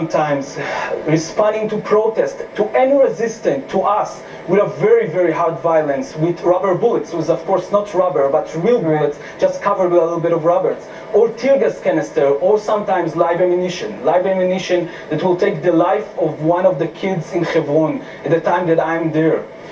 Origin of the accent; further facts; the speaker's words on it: Jerusalem, Jerusalem District, Israel; I grew up in Jerusalem in a house full of officers. I was supposed to be the next officer in line. I'm coming from a very good family in Jerusalem.